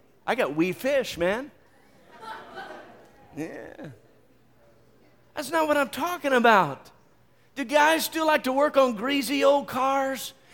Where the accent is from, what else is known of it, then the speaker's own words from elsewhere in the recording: West Virginia, United States; remember, I'm from West Virginia